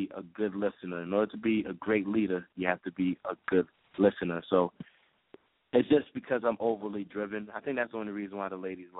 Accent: Queens, New York, United States; Growing up in Queens, I was raised by a hustler, my big homie, the HNIC Menacho.

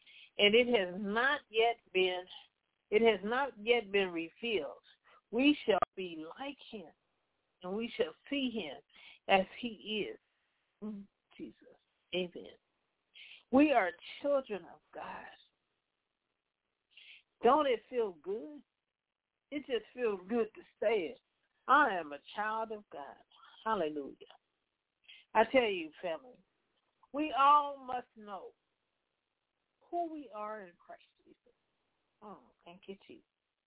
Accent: Compton, California, United States; She was reminding us, growing up in Compton. I always have to say, you know, it's a different thing when you're growing up in Compton.

